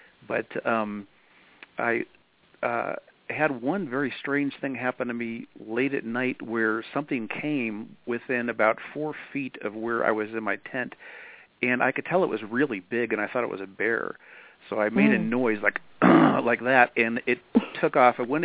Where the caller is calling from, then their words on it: Colorado, United States; I'm calling from Colorado.